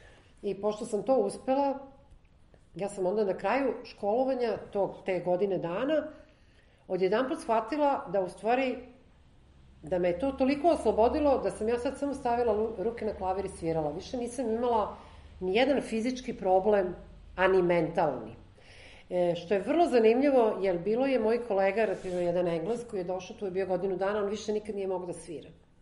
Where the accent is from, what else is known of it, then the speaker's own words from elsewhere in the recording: Belgrade, Serbia; Pa da, ja sam došla iz Beograda u kome nije baš mnogo se vežbalo.